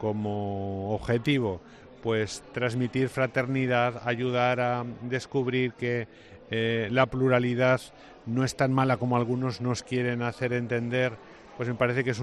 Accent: Huesca, Aragon, Spain; No me andaré por rodeos, ¿no? En ese sentido, pues soy como muy de Huesca, ¿no?

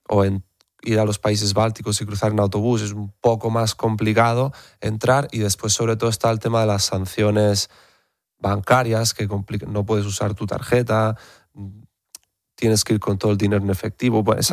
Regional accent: Granada, Andalusia, Spain; Mi padre es catalán y mi madre es de Suiza, pero vivimos y crecimos en Granada.

